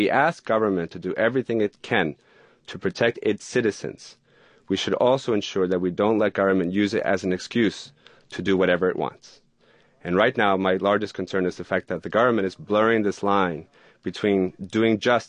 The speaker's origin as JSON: {"language": "English", "town": "Bronx", "region": "New York", "country": "United States", "tie": "born or raised there", "said": "You know, I grew up in the Bronx, and at one point in the 70s, when you saw crime, when you saw drugs, it was not an easy experience"}